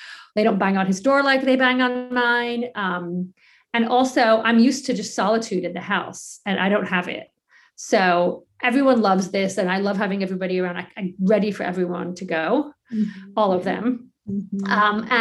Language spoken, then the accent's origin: English; England, United Kingdom; now in United States; I grew up in England, so I read all the English stuff, like Enid Blyton, C.S. Lewis. And my mom came to America and brought me Judy Blume.